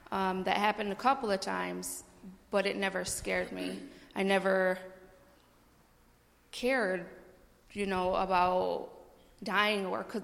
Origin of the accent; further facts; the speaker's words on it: Kalamazoo, Michigan, United States; I'm from Kalamazoo, and I'm graduating, thank God. I grew up in a pretty broken home.